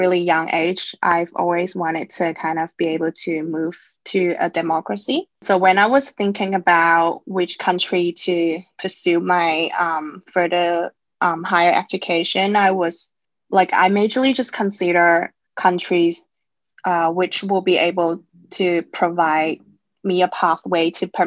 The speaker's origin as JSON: {"language": "English", "country": "China", "second_language": "English", "moved": "as an adult", "said": "I'm originally from China and I'm personally not really happy about how things works in China."}